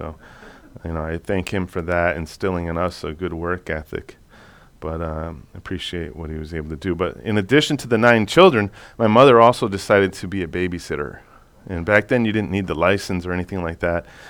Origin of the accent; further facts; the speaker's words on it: Middlefield, Connecticut, United States; So I grew up in Middlefield